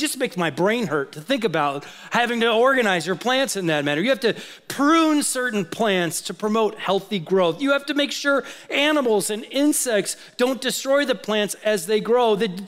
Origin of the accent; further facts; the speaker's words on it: Minnesota, United States; I grew up in Minnesota, my daughter actually is in Minnesota right now visiting family.